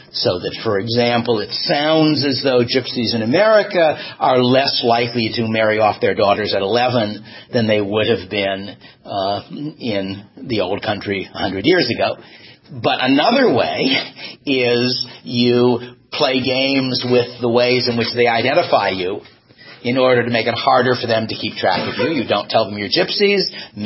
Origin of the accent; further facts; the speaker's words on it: United States; I said, I'm an American.